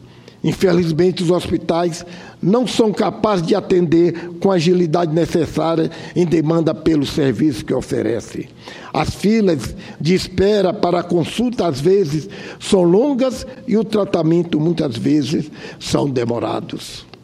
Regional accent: Bacabal, Maranhão, Brazil; Eu sou da cidade de Bacabal do Maranhão, com muito orgulho, ex-prefeito daquela cidade.

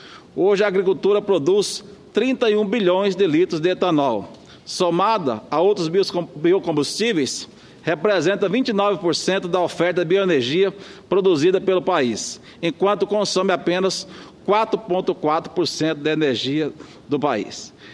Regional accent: Mato Grosso, Brazil; Eu, como matogrossense

